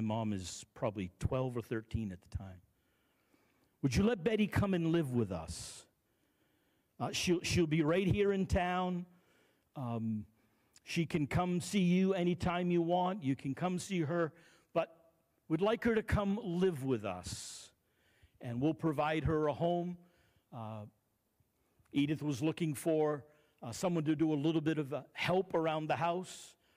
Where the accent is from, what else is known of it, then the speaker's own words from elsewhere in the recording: Oakland, Maine, United States; also born or lived in Boothbay; I grew up in Oakland, Maine. Grew up in Booth Bay, but we moved back to Oakland when I was about 11 or 12